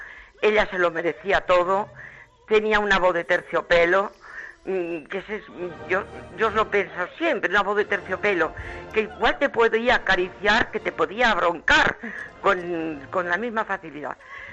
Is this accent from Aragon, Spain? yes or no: yes; Aragon, Spain; now in Barcelona, Spain; yo vivo en Barcelona, soy aragonesa